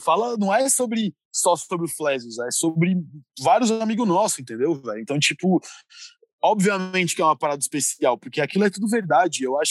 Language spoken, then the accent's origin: Portuguese; São Paulo, Brazil; Cara, eu sou nascido e criado em São Paulo, né?